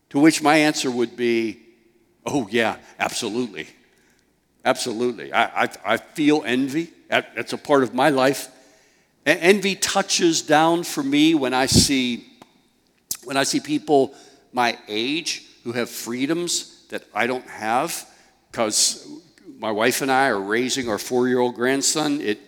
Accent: Pittsburgh, Pennsylvania, United States; And I was raised in Pittsburgh.

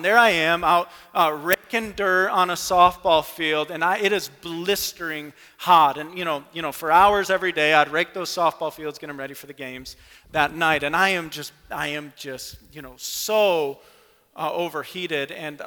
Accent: Grand Rapids, Michigan, United States; I grew up in West Michigan, the Grand Rapids, Michigan area.

